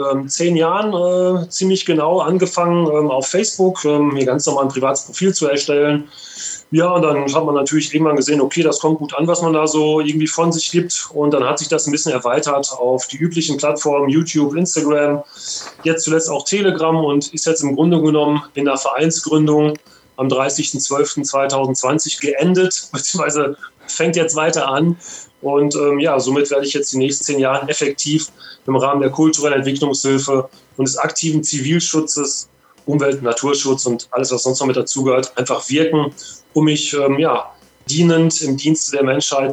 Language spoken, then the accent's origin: German; Bochum, North Rhine-Westphalia, Germany; Ich komme aus Bochum